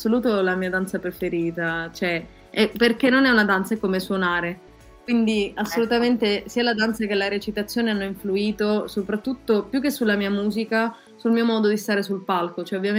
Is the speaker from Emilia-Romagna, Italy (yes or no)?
no; Sicily, Italy; now in Turin, Italy; sono siciliana, che non vivo in Sicilia, anche il video si può vedere ufficiale, fa vedere palesemente che sono a Torino, esprime questa malinconia un po' amara del fatto che io vivo qui, mi manca la Sicilia